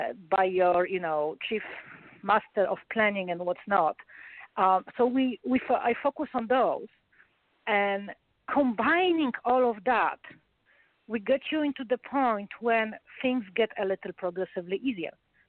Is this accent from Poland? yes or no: yes; Poland; English is a second language; now in United States; I'm Polish. I grew up in Poland, although I live in States